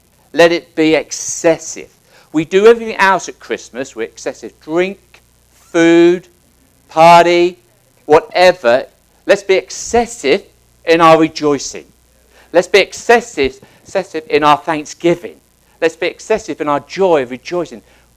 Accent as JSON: {"language": "English", "region": "England", "country": "United Kingdom", "tie": "born or raised there", "said": "Now, growing up in England, I've been to a few Anglican churches"}